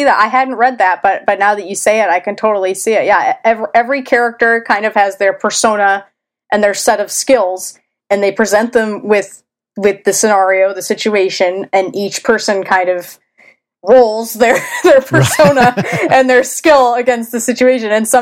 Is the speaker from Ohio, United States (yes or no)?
yes; Ohio, United States; maybe it's just because I grew up in Ohio, you know, which is, we have a lake, but it's landlocked